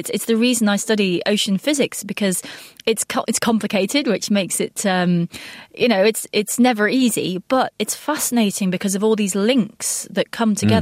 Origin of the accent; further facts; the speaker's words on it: United Kingdom; I'm British, so I drink a lot of tea and I put milk in my tea.